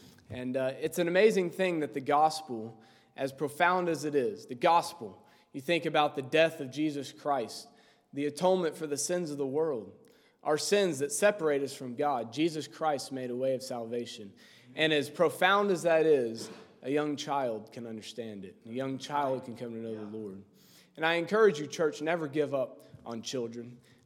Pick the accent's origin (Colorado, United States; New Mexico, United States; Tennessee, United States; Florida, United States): Tennessee, United States; Knoxville; I grew up in Knoxville, Tennessee, just like Wyatt there at the Temple Baptist Church, and under Pastor Clarence Sexton.